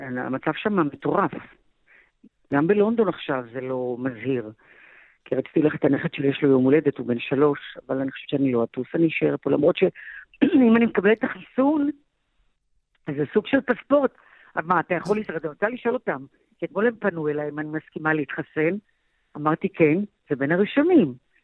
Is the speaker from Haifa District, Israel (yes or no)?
no; Jaffa, Tel Aviv District, Israel; נולדתי ב-53 ומבצע סיני, הייתי קטנטונת ורצנו שם למקלט ביפו